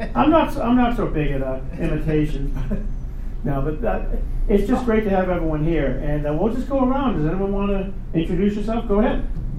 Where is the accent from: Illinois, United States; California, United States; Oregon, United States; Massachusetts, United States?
Massachusetts, United States; now in Connecticut, United States; And although I am from Massachusetts, I welcome you to Connecticut.